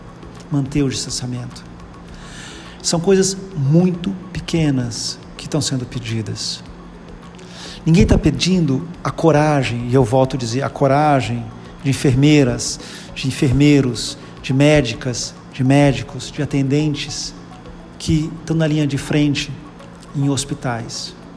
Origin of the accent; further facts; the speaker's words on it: Brazil; Mas somos nós, brasileiros, que estamos colocando tudo a perder.